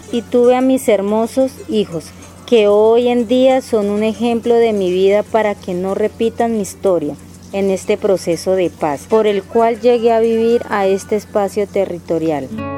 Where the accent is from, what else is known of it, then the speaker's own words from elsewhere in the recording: San José del Guaviare, Guaviare, Colombia; also born or lived in Cartago; Nací en Cartago Valle. Cuando nací, mi mamita murió. Mi papá se cambió de lugar. Llegamos donde mi abuela, que en ese entonces vivía en San José del Guaviare.